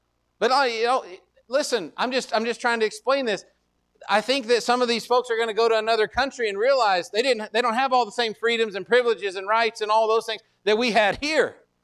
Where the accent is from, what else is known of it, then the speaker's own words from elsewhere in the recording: United States; You know, I'm an American. That means I act a certain way. I salute the flag.